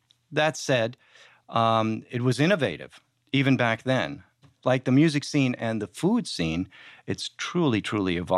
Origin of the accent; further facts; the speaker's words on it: New Orleans, Louisiana, United States; also born or lived in Vienna; Growing up in New Orleans, being born in Vienna, being around food, music, and alcohol.